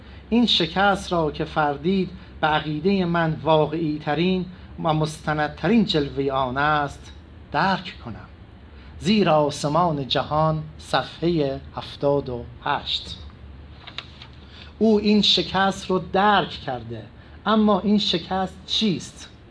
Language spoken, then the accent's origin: Persian; Iran; ما ایرانی هستیم، در این حال ایرانی نیستیم. ما در زبان و شاعرانگی هنوز ایرانی هستیم